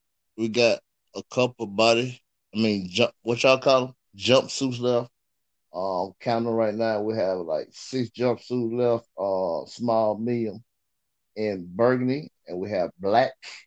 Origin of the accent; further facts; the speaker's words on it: Columbus, Georgia, United States; We're shooting in my hometown, Columbus, the surrounding areas, like Birmingham, places like that, Memphis.